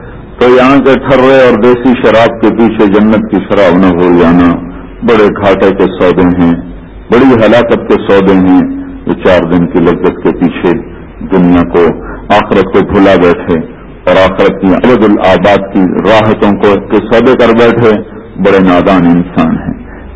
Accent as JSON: {"language": "Urdu", "town": "Tulamba", "region": "Punjab", "country": "Pakistan", "tie": "born or raised there", "said": "میرا گھر ضلع خانے وال میں تلمبا ایک چھوٹا سا ٹاؤن ہے, اس کے ساتھ میرا اپنا گاؤں ہے."}